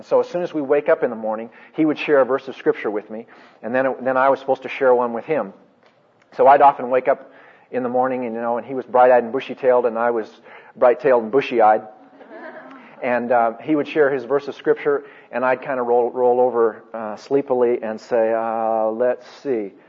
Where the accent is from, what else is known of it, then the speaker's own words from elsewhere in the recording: Portland, Oregon, United States; also born or lived in Stanford; then moved back to Portland, my hometown, didn't get into a fellowship with other believers